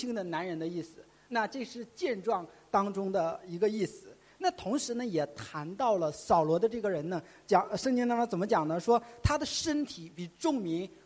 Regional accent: Northeast China, China; 用我们东北人的话来讲就是非常的魁梧非常的魁梧

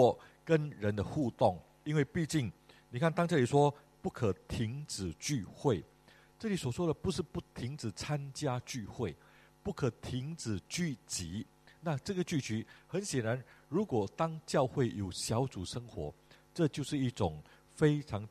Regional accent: Malaysia; now in Singapore; 我离开马来西亚来到新加坡，这是我的游子的经历但是在新加坡落地生根已经是在这里成为公民，在这里居住，在这里结婚生孩子

